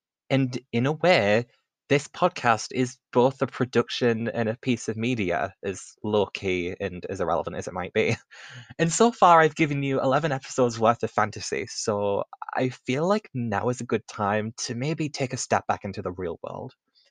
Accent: United Kingdom; As for my home country, the UK had its first confirmed case on January 31st.

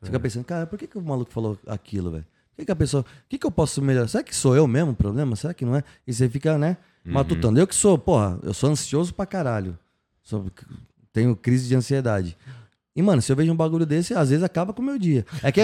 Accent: Santos, São Paulo, Brazil; Outro dia tava em Santos, eu sou de Santos.

